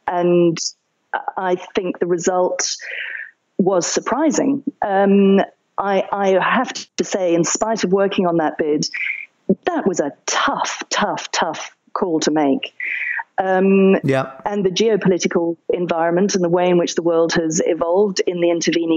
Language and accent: English; United Kingdom; If I do step back for a minute and try and stop being terribly British and look at it in a more dispassionate way